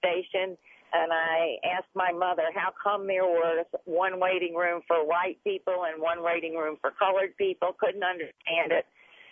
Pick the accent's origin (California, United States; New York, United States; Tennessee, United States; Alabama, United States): Alabama, United States; Mobile; Well, I was about 5 years old, and I grew up in Mobile, Alabama.